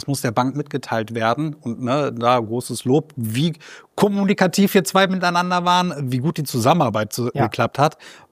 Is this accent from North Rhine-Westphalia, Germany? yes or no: yes; Wuppertal, North Rhine-Westphalia, Germany; ich komme aus Wuppertal, so selten, wie ich da bin.